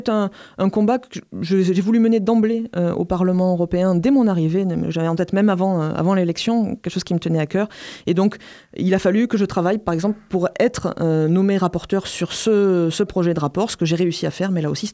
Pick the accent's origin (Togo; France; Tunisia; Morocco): France; Montpellier, Occitanie; Vous savez, je suis montpelliéraine, je représente le Sud-Ouest